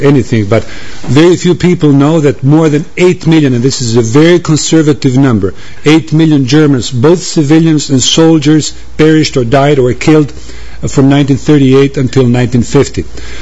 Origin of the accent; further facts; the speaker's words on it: Croatia; English is a second language; specifically in the area where I come from Croatia, or let's say the Danube area